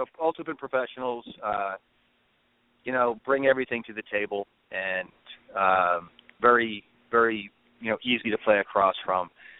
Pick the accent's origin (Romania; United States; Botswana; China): United States; Philadelphia, Pennsylvania; Philadelphia Eagles. Born and raised in Philadelphia.